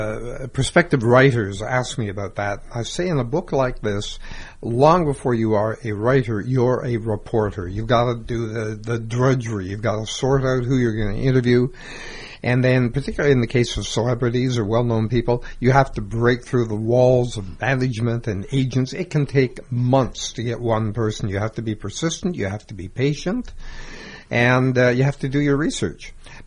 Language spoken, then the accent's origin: English; Toronto, Ontario, Canada; born there; So I kind of grew up here and spent all my summers here. I was born in Toronto and educated there